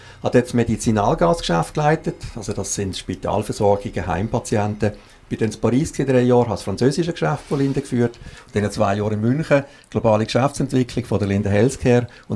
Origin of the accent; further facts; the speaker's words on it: Nuglar, Solothurn, Switzerland; Also, ich bin verheiratet, habe 4 Kinder, aufgewachsen im Kanton Solothurn, Schwarzbubenland, Nugla, St. Pantaleon, wo ich jetzt auch wieder wohne.